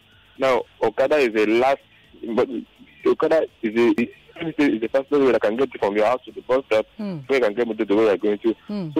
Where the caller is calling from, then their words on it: Lekki, Lagos, Nigeria; I'm calling from Lekki.